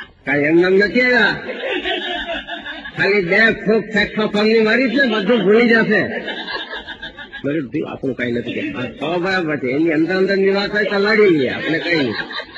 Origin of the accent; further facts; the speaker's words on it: Gujarat, India; અમે યાર કાઠિયાવાડ થી આવીએ છીએ